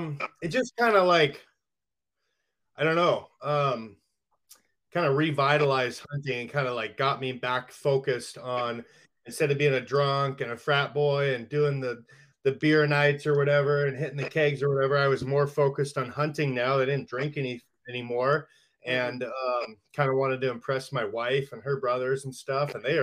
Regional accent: Post Falls, Idaho, United States; Yeah, I was born and raised in Post Falls up in the northern part.

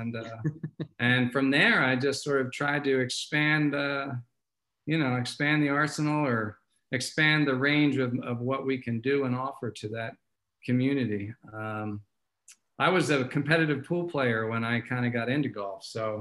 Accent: Philadelphia, Pennsylvania, United States; I'm from Philly originally, so that was a skip and a jump.

